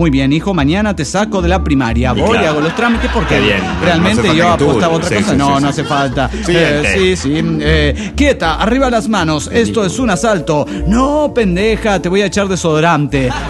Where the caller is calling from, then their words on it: Oaxaca, Mexico; de Oaxaca, México.